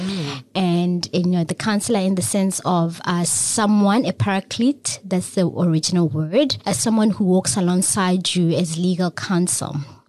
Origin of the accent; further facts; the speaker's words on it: Pretoria, Gauteng, South Africa; I was born and bred in Pretoria in the township of Mamelodi.